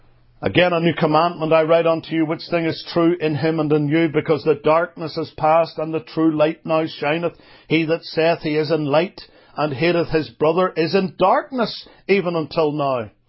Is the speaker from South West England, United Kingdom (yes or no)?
no; Northern Ireland, United Kingdom; now in United States; quite often you have to take with you what they call here in America a flashlight. And what we called growing up in Ulster, a torch.